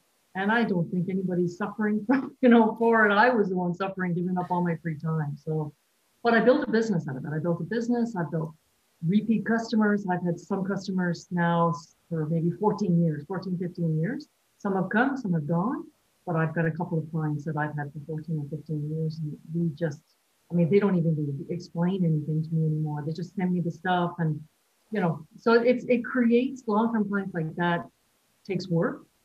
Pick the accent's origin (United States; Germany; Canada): Canada; Newfoundland and Labrador; moved away as an adult; also born or lived in Quebec; Okay, well, I was actually born and raised in Newfoundland. I came to Quebec when I was almost 30.